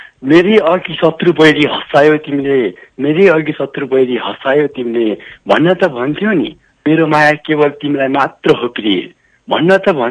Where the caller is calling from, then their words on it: Khalanga, Karnali Province, Nepal; म रुगुम खलङ्गादेखि